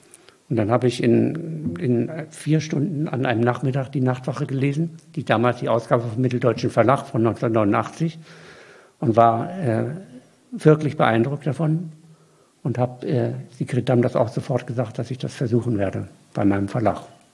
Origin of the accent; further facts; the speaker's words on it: Mecklenburg-Vorpommern, Germany; ich bin ja Mecklenburger, also das ist eine vollkommen andere Ecke als er. Mecklenburg ist ja vor allen Dingen die Ebene